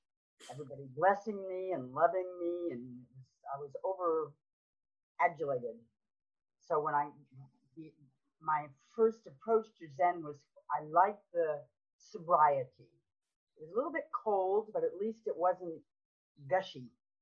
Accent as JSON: {"language": "English", "country": "United States", "said": "as an American especially, this can quickly turn into Hallmark card material."}